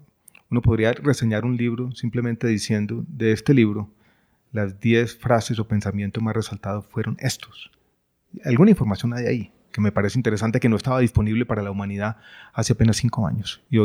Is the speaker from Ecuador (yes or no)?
no; Medellín, Antioquia, Colombia; born or raised there; also born or lived in Chile